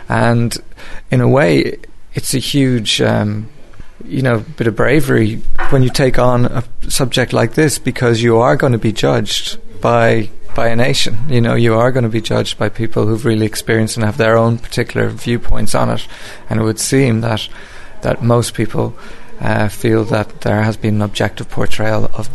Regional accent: Ireland; I'm just an Irish co-producer on these projects.

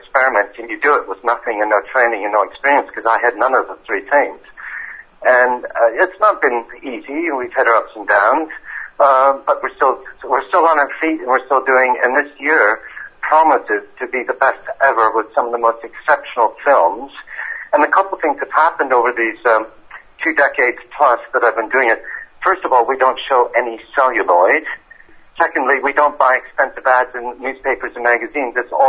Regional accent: Canada; now in United Kingdom; found out something, as a Canadian, quite painful about my British countrymen.

